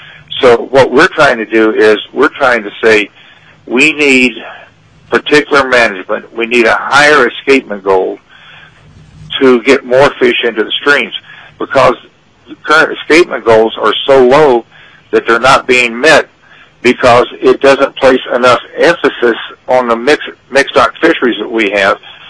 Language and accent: English; Willow, Alaska, United States; from Willow, and I have been involved with fisheries for probably 15, 18 years.